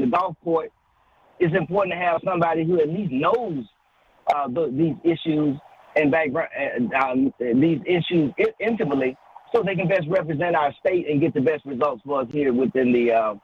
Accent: Abbeville, Mississippi, United States; moved away; I'm originally from Abbeville, Mississippi, a little small town, about 316 people.

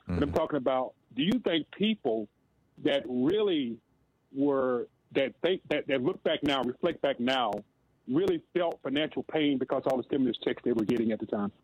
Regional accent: Alabama, United States; now in Albuquerque, United States; growing up, I grew up in Alabama. Here in Albuquerque, New Mexico, we're like 3% of the population.

